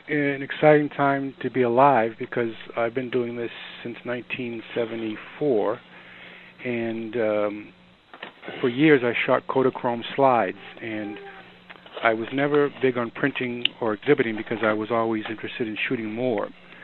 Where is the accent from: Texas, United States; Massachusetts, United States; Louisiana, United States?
Massachusetts, United States; Milton; I grew up in a place overlooking the Baker chocolate factory, and I think that's why I'm a visual artist, because I had this amazing, from age 0 to 10, I overlooked the factory, and they moved out of this place called Milton, Mass.